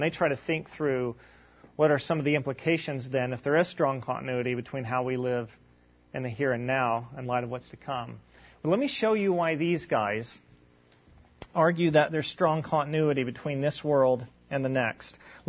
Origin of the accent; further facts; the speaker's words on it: Kentucky, United States; I'm from Kentucky. So this is why this is coming to mind, right?